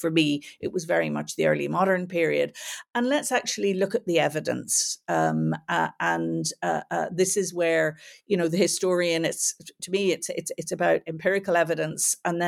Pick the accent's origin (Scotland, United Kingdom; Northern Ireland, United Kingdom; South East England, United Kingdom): Northern Ireland, United Kingdom; Belfast; I grew up in Belfast during this period, and the warfare just seemed, there was going to never be peace.